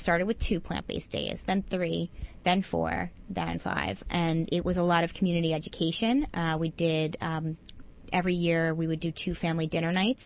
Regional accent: Queens, New York, United States; born there; I was born in Queens, so I was very, very proud of 244, and I'm blown away with that school.

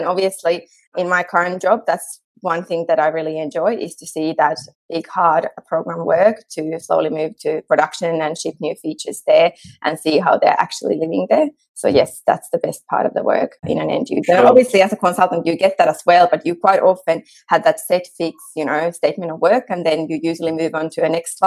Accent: Finland; English is a second language; moved away as an adult; now in London, United Kingdom; it's very unlikely I'm returning to my home country, Finland, anytime soon.

